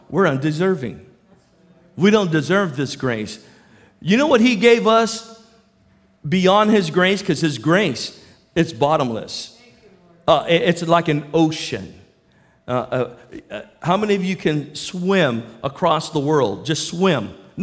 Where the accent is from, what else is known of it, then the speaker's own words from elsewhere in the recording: National City, California, United States; You know, I grew up in National City.